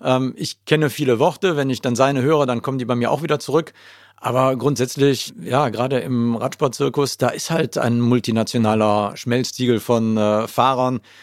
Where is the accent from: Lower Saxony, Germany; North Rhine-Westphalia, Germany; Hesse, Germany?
North Rhine-Westphalia, Germany; Cologne; als Kölner